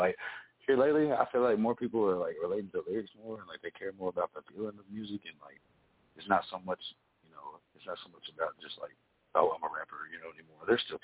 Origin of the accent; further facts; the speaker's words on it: Tennessee, United States; that'd be really funny if I just put the, like a tire swing, because I'm from Tennessee, you know.